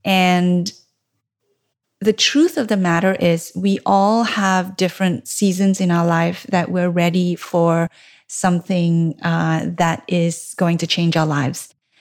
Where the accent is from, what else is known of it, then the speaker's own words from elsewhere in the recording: Malaysia; Because I grew up in Malaysia, I have a lot of connections there from my high school days.